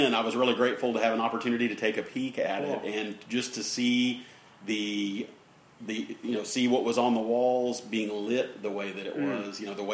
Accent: Tulsa, Oklahoma, United States; And I'm from Tulsa originally

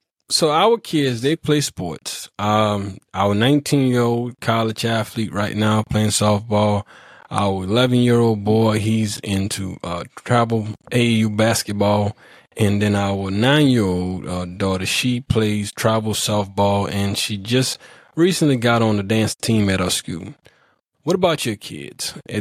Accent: New Orleans, Louisiana, United States; I'm not from Baton Rouge. I'm from New Orleans. I went to John F. Kennedy High School right there in New Orleans.

